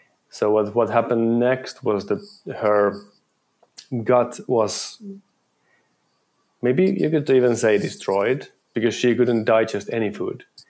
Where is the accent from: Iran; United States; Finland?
Finland; I actually then started importing into my home country, Finland